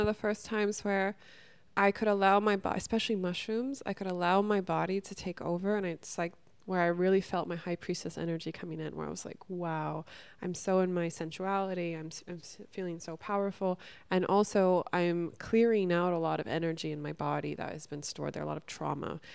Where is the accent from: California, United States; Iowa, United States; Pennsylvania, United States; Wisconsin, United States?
California, United States; I grew up in California. Like my friends' parents all had vineyards